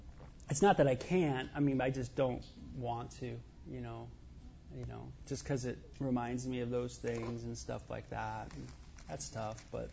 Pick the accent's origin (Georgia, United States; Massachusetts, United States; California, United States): California, United States; Los Angeles; growing up in the Hollywood area, you grow up in this big subculture of music.